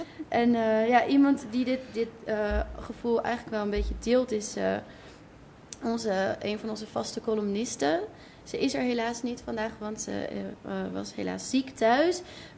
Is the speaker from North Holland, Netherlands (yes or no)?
yes; Amsterdam, North Holland, Netherlands; ik kom uit Amsterdam-Noord.